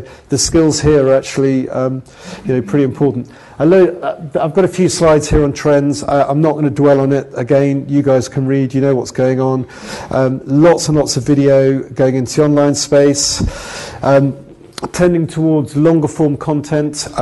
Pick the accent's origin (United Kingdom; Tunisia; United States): United Kingdom; now in Prague, Czechia; Although, as you can tell, I'm a Brit. I'm now based in the office in Prague, which is where the company's headquartered